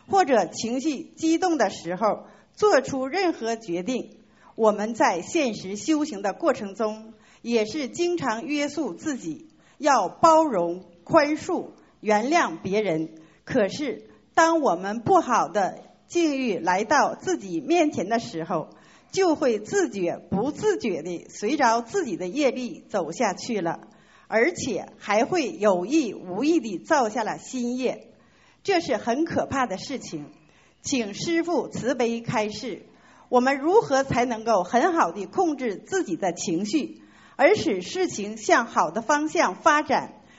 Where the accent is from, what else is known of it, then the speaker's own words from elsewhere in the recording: Hungary; 我匈牙利。